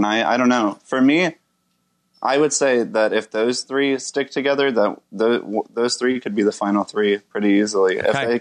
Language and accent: English; Dallas, Texas, United States; Yes, I'm from Dallas.